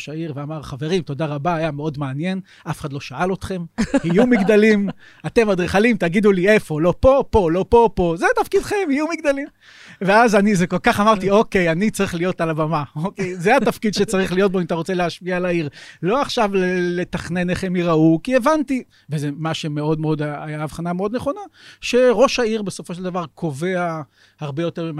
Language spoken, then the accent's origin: Hebrew; Ramat Ilan, Central District, Israel; also born or lived in Givatayim; אמנם השנתיים הראשונות שאני לא זוכר היו בגבעתיים, אבל גדלתי ברמת אילן, פרוור של קריאת אונו וגבעת שמואל